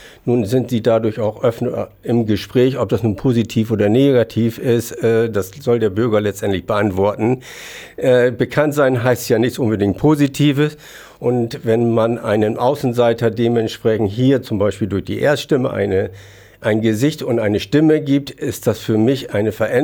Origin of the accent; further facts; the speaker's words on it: Fedderwarden, Lower Saxony, Germany; Ich komme nun aus Fedderwarden. Das ist so ein bisschen Vorlagern vor Wilhelmshaven.